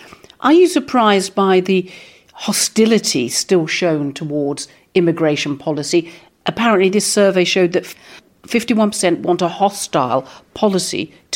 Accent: United Kingdom; And we, as the British public, weren't familiar with terms such as

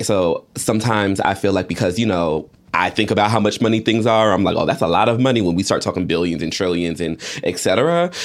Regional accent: Georgia, United States; The story reminded me, so I grew up in Georgia

